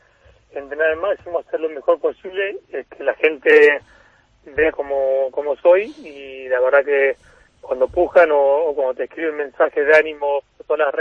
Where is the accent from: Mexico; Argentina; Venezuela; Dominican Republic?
Argentina; como todo argentino, fanático del fútbol, iba a entrenar con el equipo de mi ciudad